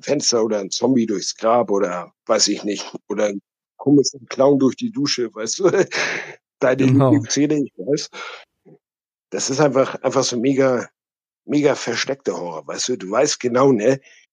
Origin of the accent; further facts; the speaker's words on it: Hamburg, Germany; Ich komme aus dem wunderschönen Hamburg.